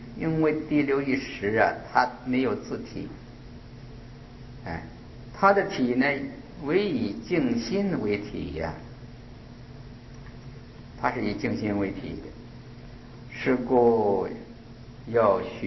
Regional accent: China; 我们中国人呢讲这个佛法呢，都是前一念是先的一念，头一念，后一念呢就是后来又起来的这念

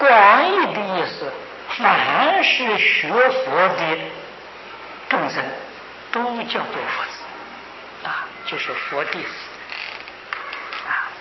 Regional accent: China; 这个句法有一点颠倒啊，不顺我们中国人的文法

